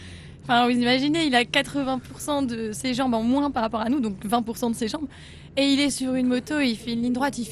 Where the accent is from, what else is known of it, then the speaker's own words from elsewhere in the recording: Hauts-de-France, France; On est fiers parce qu'on est nordiste